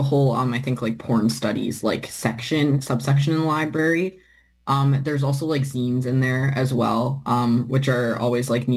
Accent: Alberta, Canada; I'm from Alberta, so I'm familiar with government book banning.

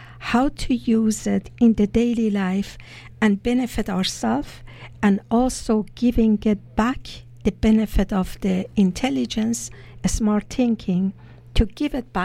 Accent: Tehran, Tehran Province, Iran; English is a second language; now in Canada; my name is Arabic, even though I'm born and raised in Persia, in Tehran, capital city. But I live in Canada for a very long time as citizen of this blessed land, this country, Canada.

